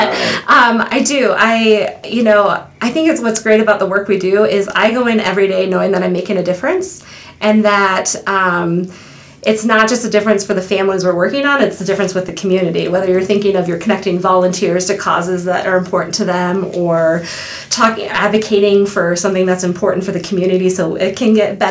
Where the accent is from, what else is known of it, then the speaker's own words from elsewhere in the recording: Montana, United States; I'm born and raised in Gallatin Valley. And, you know, I remember when there was one dirt road in to come into Bozeman.